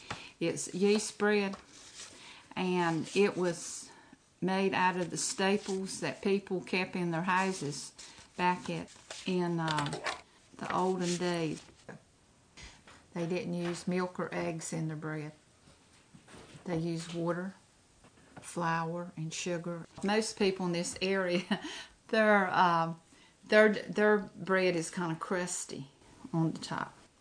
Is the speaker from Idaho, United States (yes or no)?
no; Marshallburg, North Carolina, United States; now in Davis, United States; I live in Davis now. I've been here for 40 years. I grew up in Marshallburg, which is probably 6 or 7 miles from Davis, but it is one of the Dainese communities.